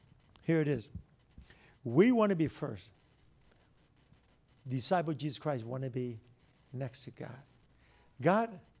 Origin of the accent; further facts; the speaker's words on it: Vietnam; English is a second language; now in United States; Sadly to say, I'm come from Vietnam. And some of you may be born here.